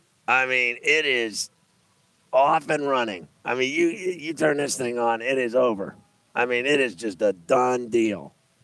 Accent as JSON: {"language": "English", "town": "Pittsburgh", "region": "Pennsylvania", "country": "United States", "said": "I'm from Pittsburgh. I root for the Steelers."}